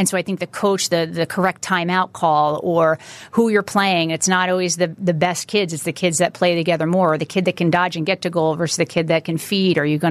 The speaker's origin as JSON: {"language": "English", "town": "Chatham", "region": "New Jersey", "country": "United States", "said": "I'm from North Jersey, Chatham, New Jersey."}